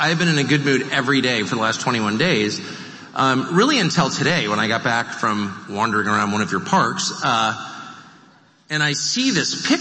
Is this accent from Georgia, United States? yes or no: no; Pennsylvania, United States; I'm one of you. I'm from Pennsylvania.